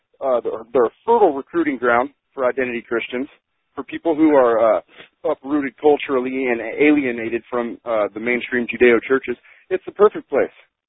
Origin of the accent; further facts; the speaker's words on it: California, United States; I come from Southern California, and I do all my time in the California prison system.